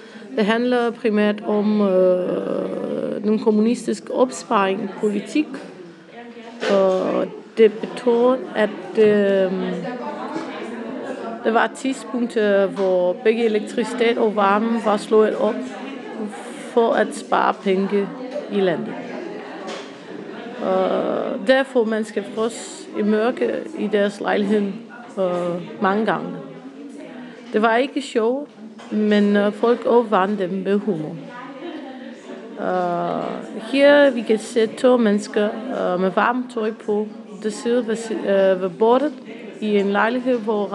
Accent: Romania; Danish is a second language; jeg kommer fra Rumænien. Og jeg vil gerne tale lidt om humor i mit land.

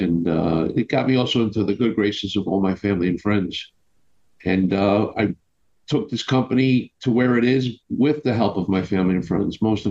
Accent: Brooklyn, New York, United States; So I am 50 years old, born and raised in Brooklyn, New York, live in Staten Island.

